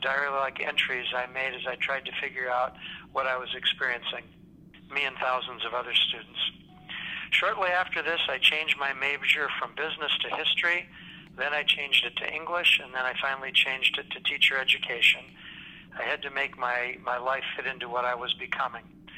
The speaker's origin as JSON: {"language": "English", "town": "Milwaukee", "region": "Wisconsin", "country": "United States", "tie": "born or raised there", "lives_now": "Oregon, United States", "said": "No, I grew up in Milwaukee."}